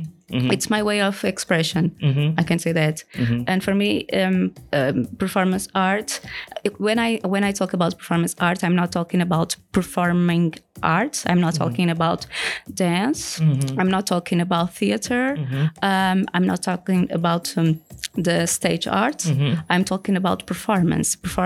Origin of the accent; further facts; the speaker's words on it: Cape Verde; I'm 37. I'm from Cape Verde Island in the African continent.